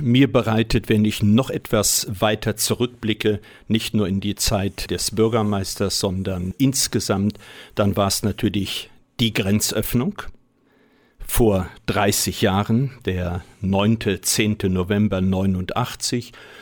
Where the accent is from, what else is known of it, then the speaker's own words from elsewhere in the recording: Duderstadt, Lower Saxony, Germany; ich bin ein Kind der Region. Ich bin in Duderstadt zur Welt gekommen, im St. Martini Gesundheitshaus, bin dort auch meinen schulischen Weg gegangen, meinen Jugendweg gegangen